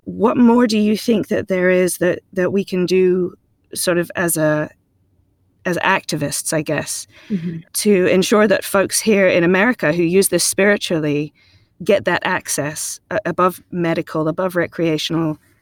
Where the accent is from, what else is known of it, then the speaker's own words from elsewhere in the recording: England, United Kingdom; as an English girl who grew up, you know, in the British schooling system, I remember studying in music class, studying reggae music, and we never heard any of that.